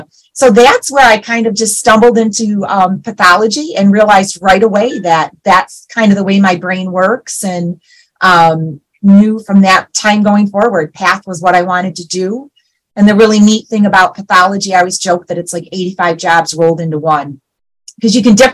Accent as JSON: {"language": "English", "town": "Shelby Township", "region": "Michigan", "country": "United States", "tie": "born or raised there", "said": "Well, I'm from the area. So I grew up in Shelby Township, Michigan."}